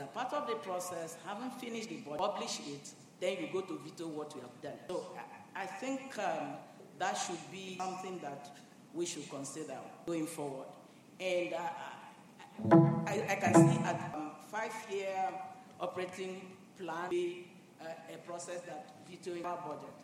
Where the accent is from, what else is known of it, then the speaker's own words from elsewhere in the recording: Nigeria; I'm from Nigeria.